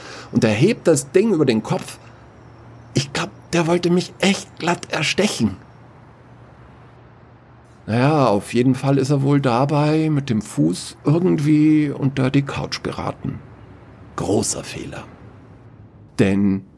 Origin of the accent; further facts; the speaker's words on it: Munich, Bavaria, Germany; wir hatten natürlich brav als Münchner die ganze Zeit Schiss.